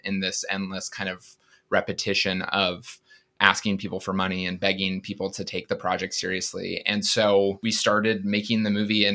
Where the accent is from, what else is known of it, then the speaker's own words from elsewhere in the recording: Los Angeles, California, United States; Yeah, you know, I grew up in Los Angeles and I kind of grew up watching big budget action adventure spectacle films